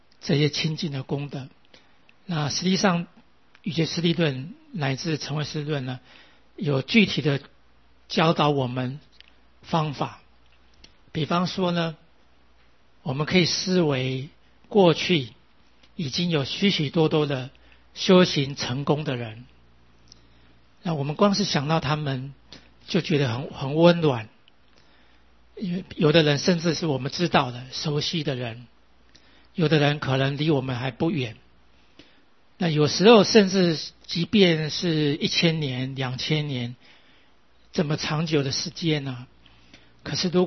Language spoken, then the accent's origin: Chinese; Taiwan; 实际上我们这一生都是在台湾出生长大的，根本对那里的状况呢完全没有真正实际的经验呢。